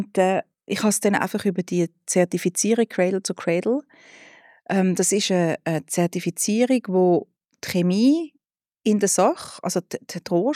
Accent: Switzerland; born there; Ich glaube, es ist etwa wie 6-mal im Lotto gewinnen, ist es in der Schweiz auf die Welt zu komme

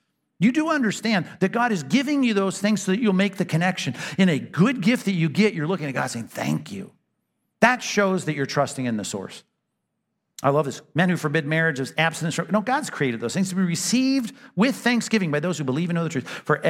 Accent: Long Beach, California, United States; also born or lived in Alabama; I grew up in Southern California. May you not know this. I was born in Alabama. Did you know that? Born in Alabama.

